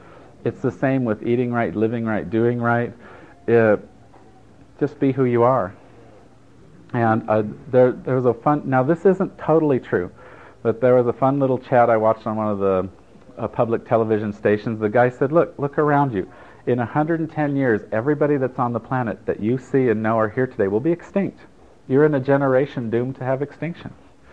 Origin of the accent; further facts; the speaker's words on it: Italy; Well, I grew up in Italy.